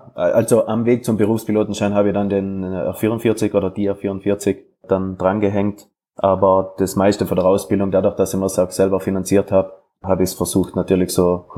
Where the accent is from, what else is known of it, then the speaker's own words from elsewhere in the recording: Trentino-Alto Adige, Italy; ich bin ja Südtiroler, als am Papier Italiener, in Südtirol gibt es keine Flugschule